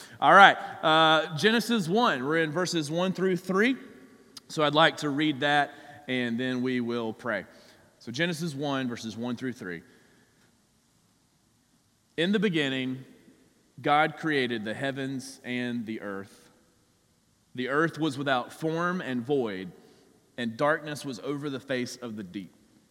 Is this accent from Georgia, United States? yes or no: yes; Georgia, United States; accent: southern; also born or lived in Atlanta; I have really tried to shake my southern accent that I have over the years. I'm not like ashamed of it or anything, but you know, I grew up in South Georgia in a small town, but then I moved to Atlanta for college